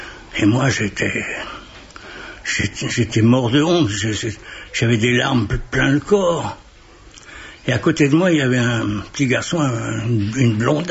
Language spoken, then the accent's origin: French; Concarneau, Brittany, France; je venais de Concarneau. Et je butais beaucoup sur les C et sur les K